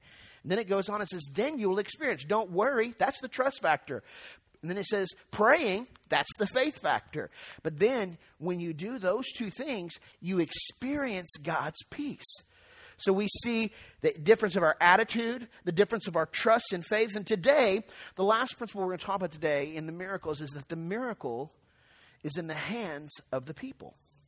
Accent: the South, United States; but it's something I grew up in the South hearing all the time.

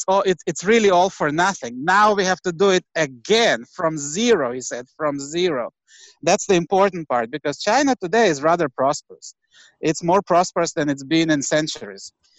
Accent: Israel; also born or lived in Soviet Union; I come from the old world. I was born in the Soviet Union and lived most of my life in Israel

